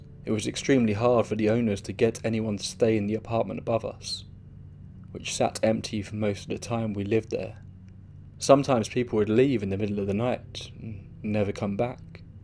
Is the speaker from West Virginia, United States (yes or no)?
no; Bronx, New York, United States; When I was growing up in the Bronx, we lived in apartments, as most people did.